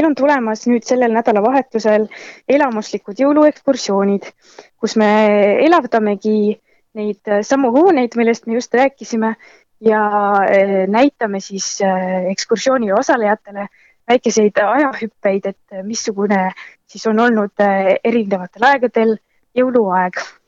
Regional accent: Tartu County, Estonia; now in Tallinn, Estonia; Mina ise olen muidu Tartumaalt pärit ja jõudsin siia Tallinnasse alles selle aasta alguses ja ühtlasi ka siia tööle.

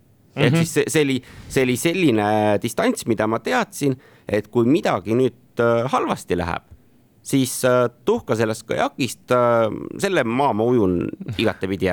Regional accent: Tartu, Tartu County, Estonia; kuigi mina ise olen Tartust pärit ja ei ole väga üldse merelähedal

